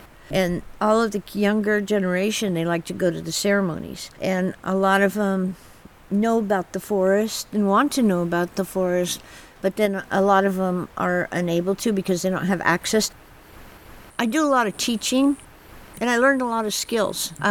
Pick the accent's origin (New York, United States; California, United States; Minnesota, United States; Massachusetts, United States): California, United States; Happy Camp; I was born and raised on the Klamath River. I was raised in Happy Camp by my grandparents